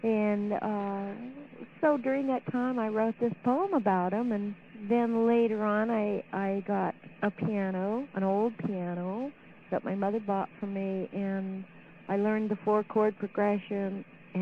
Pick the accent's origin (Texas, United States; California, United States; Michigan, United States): California, United States; National City; also born or lived in Klamath Falls, Oregon / Anchorage, Alaska; I was born in Klamath Falls, Oregon, and we moved to Anchorage, Alaska when I was around a year old. We stayed in Anchorage, Alaska till I was around 11 or 11 and a half and moved to National City just a little teeny bit south of San Diego.